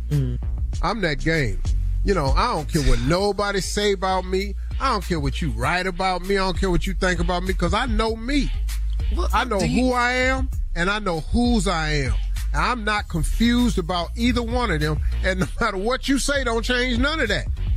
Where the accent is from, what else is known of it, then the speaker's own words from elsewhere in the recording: West Virginia, United States; I'm from West Virginia. Hell, most people I know down from West Virginia country.